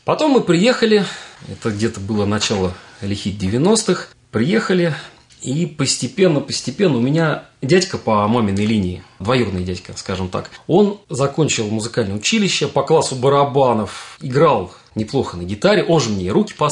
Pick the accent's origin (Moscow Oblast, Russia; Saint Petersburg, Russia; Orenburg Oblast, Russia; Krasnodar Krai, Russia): Moscow Oblast, Russia; Ramenskoye; А дальше потом я из Раменского в плане учебы выехал